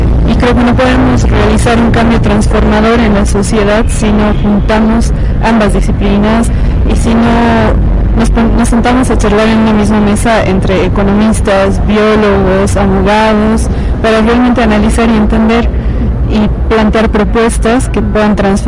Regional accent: La Paz, Bolivia; creo que como paceños y paceñas tendríamos que estar ya movilizados respecto a esto

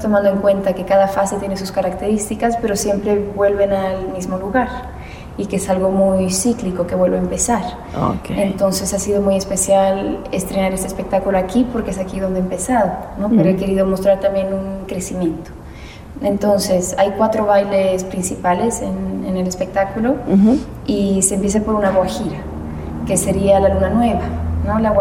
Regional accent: Bolivia; yo vengo de Bolivia y voy hacia ellos, ¿no? Que voy a España y voy a seguir haciendo ese sueño sin olvidar de dónde vengo

